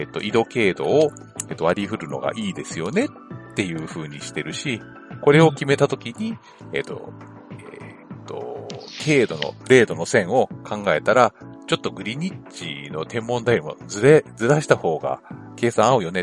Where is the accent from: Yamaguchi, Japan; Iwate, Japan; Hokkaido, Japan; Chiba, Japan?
Chiba, Japan; Sawara; also born or lived in Kujukuri; 一応、生まれは九十九里町なんだけど、向こう入りして、香取市佐原ですね。